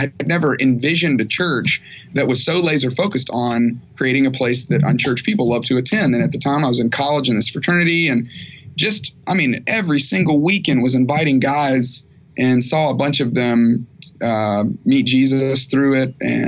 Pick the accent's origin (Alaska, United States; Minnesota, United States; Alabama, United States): Alabama, United States; Tuscaloosa; moved away as an adult; now in Atlanta, United States; I moved to Atlanta. I grew up in Tuscaloosa, Alabama. Being that it's about to be football season, they play football there.